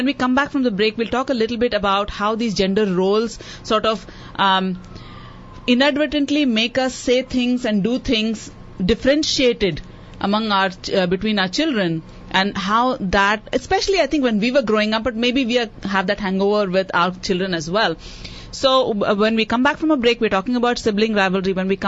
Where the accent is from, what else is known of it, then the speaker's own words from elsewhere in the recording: India; Growing up in India